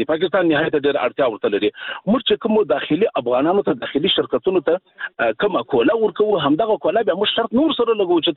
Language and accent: Pashto; Afghanistan; موږ ورته متعهد پاتې یو، موږ افغانان یو